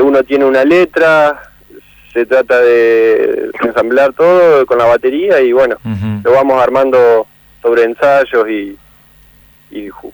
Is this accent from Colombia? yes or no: no; Crespo, Entre Ríos, Argentina; Nosotros somos de Crespo.